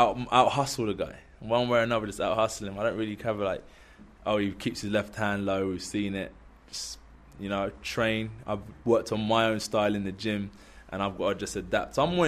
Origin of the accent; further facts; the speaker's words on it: Birmingham, West Midlands, United Kingdom; It's nice to come out of my hometown and get some love, you know.